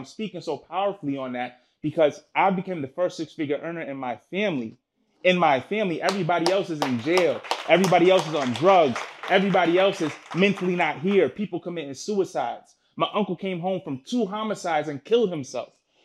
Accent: Worcester, Massachusetts, United States; I'm originally from Worcester, Massachusetts.

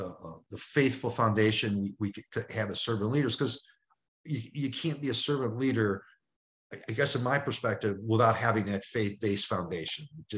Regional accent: Cleveland, Ohio, United States; now in Estero, United States; I live in Estero, Florida. Like I said, my hometown's Cleveland, Ohio.

